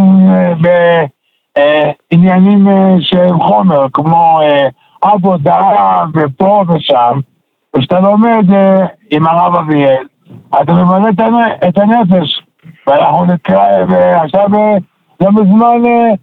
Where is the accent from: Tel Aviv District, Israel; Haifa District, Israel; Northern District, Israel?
Haifa District, Israel; now in Hoshen, Israel; אזור הקריות.